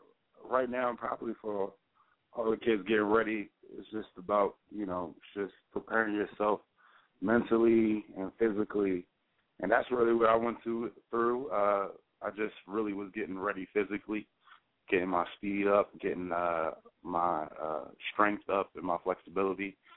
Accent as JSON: {"language": "English", "town": "Harrisburg", "region": "Pennsylvania", "country": "United States", "said": "growing up close to, well, I'm from Harrisburg, so, you know, it's either you're an Eagles fan or a Pittsburgh fan."}